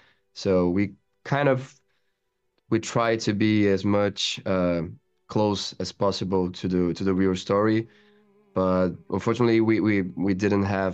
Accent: Brazil; accent: Brazilian; English is a second language; to keep my own accent, my Brazilian accent

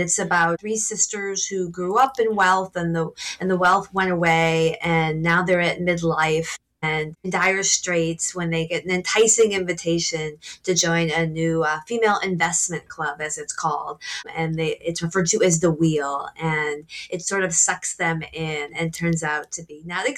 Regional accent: Grosse Pointe, Michigan, United States; I've never set a book, even anywhere near my hometown, which is Grosse Pointe, just outside of Detroit

